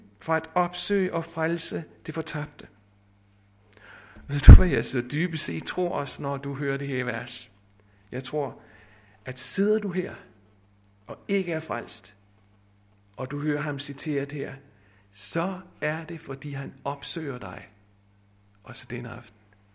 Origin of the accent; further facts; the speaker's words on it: Nexø, Capital Region of Denmark, Denmark; Da jeg selv blev omvendt for mange år siden, der begyndte jeg at gå til bedemøderne i Nexø, hvor jeg voksede op.